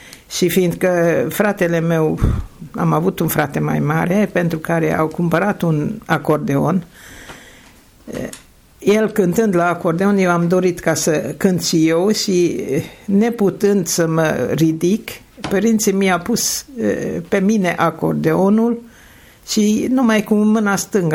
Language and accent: Romanian; Arad, Arad County, Romania; la capătul străzii a fost Mureșul, fiindcă sunt din Arad.